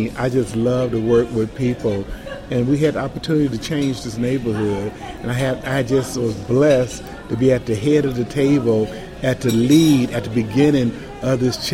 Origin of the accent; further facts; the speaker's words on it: Minnesota, United States; I live in the Frogtown neighborhood, and I've been living in Frogtown for 30 years. So I'm 58, so you may as well say I grew up in Frogtown.